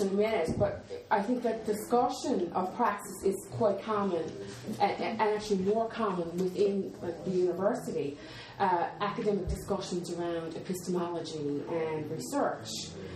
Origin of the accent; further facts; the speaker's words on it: Canada; moved away as an adult; I'm from Canada. I've been living here for 6 years or so